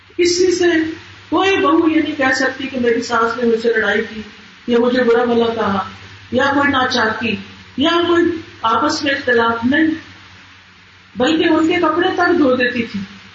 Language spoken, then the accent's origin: Urdu; Sargodha, Punjab, Pakistan; تو سارے بہن بھائی جو سیم میں ہم سوتے تھے, سرگودا کے رہنے والے, گرمیوں کے موسم میں کمرے کے اندر نہیں باہر سے چارپائیاں لگی